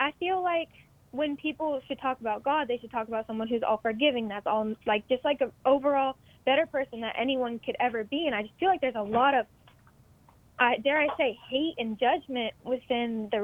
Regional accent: Texas, United States; where I grew up in Texas.

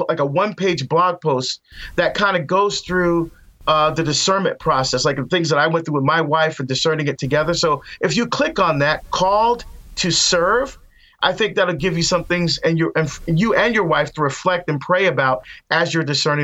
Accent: New Jersey, United States; moved away as an adult; now in Oregon, United States; So she's from Oregon. So I moved from Jersey. We got out to Oregon, got married and all that.

